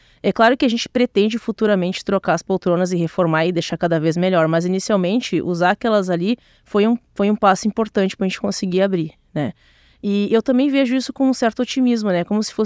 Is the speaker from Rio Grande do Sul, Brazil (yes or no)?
yes; Porto Alegre, Rio Grande do Sul, Brazil; inclusive até passei a vida inteira aqui em Porto Alegre, né? Só mesmo fui na faculdade que eu realmente fui morar aqui, né? A partir dos 20 anos de idade.